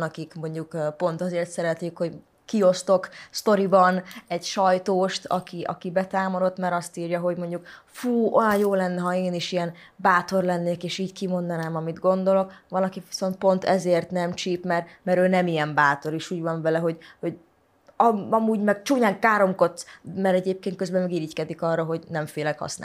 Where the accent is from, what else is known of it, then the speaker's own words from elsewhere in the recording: Transylvania, Romania; Én erdélyi vagyok. Én valahogy, én nem tudom magyarnak nevezni magam, de román sem vagyok. Tehát a szüleim azok magyar, tehát magyarnak neveltek, magyarul beszélgetünk. Van rokonom, aki viszont román